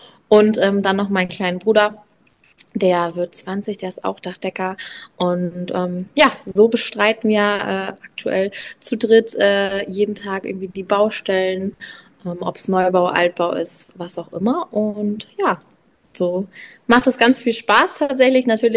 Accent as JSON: {"language": "German", "town": "Elding", "region": "Bavaria", "country": "Germany", "said": "Also wie gesagt, ich komme aus Elding. Wir haben bei uns alles quasi im Dorf. Ich wohne im Dorf"}